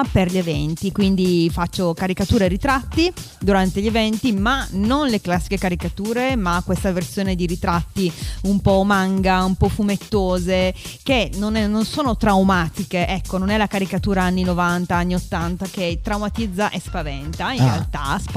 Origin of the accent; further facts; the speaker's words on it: Manfredonia, Apulia, Italy; now in Milan, Italy; io vengo da Milano, originaria pugliese